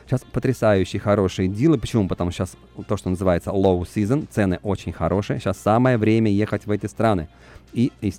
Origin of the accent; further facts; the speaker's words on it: Russia; Когда они узнали, что я вообще родом из России, они очень обрадовались